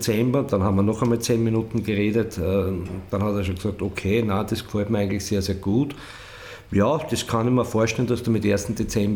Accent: Weitra, Lower Austria, Austria; auch meine Heimatstadt Weitra gegen Pfaffenschlag oder solche Dörfer nicht.

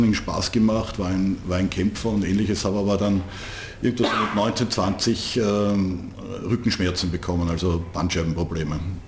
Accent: Vienna, Austria; als Wiener hat man es in Niederösterreich auch nicht besonders leicht gehabt

